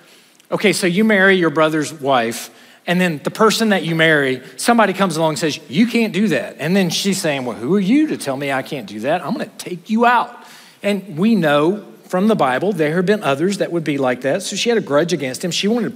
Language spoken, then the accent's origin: English; South Carolina, United States; I mean, I'm from South Carolina. We don't do that.